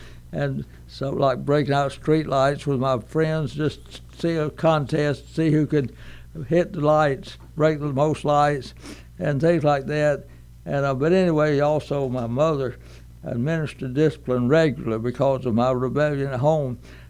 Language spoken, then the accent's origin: English; Troy, United States; And so I did not like that part of growing up in Troy. But overall, it was a delight.